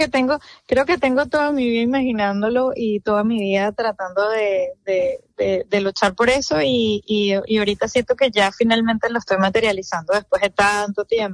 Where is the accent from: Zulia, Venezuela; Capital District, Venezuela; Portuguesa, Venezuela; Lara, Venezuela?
Capital District, Venezuela; Caracas; soy de Caracas, Venezuela.